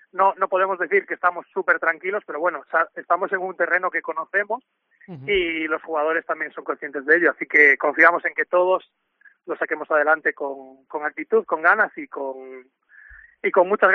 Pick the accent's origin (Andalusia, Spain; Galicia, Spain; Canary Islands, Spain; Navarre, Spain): Galicia, Spain; a nosotros como buenos gallegos nos gusta el misticismo